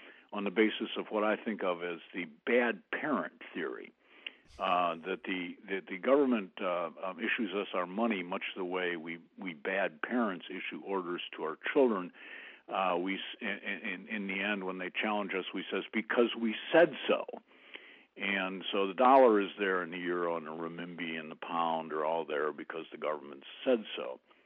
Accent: Toledo, Ohio, United States; And I grew up in the industrial Middle West, and I know, I grew up in Toledo, Ohio.

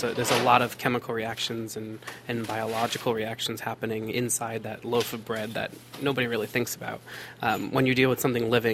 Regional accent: New Bedford, Massachusetts, United States; So we definitely had the Portuguese influence, especially growing up in New Bedford.

